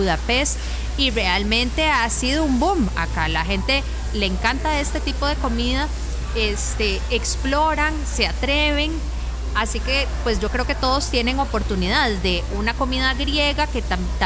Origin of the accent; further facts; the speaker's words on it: Costa Rica; nosotros como costarricenses seguimos manteniendo ese gusto por la comida tradicional